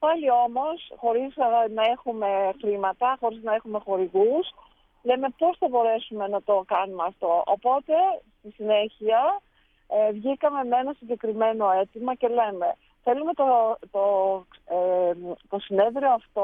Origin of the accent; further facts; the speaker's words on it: Ioannina, Epirus, Greece; Επίσης τα Γιάννενα είναι η πατρίδα μου.